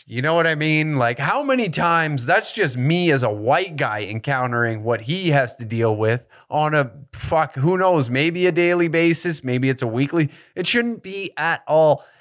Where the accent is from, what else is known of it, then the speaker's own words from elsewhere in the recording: Taber, Alberta, Canada; Growing up in Tabor, there was maybe, when I grew up there, in Tabor, Alberta, the small little fucking metropolis of Tabor